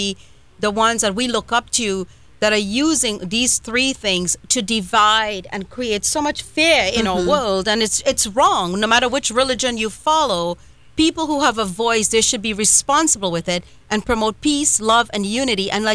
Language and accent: English; Trinidad & Tobago; I grew up in Trinidad and Tobago, where we have Muslims, Hindus, Christians, and others